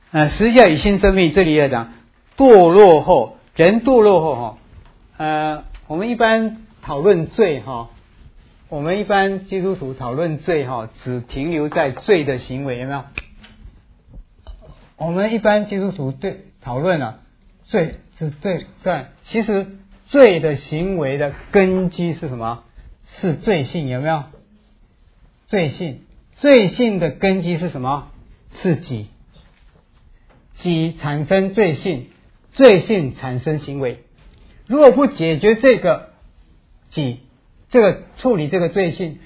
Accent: China; 所以我们中国人说这个人像犹太人，有没有？

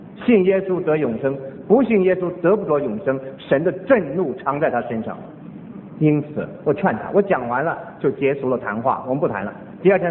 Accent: China; 我们中国人很善于形容，一无是处

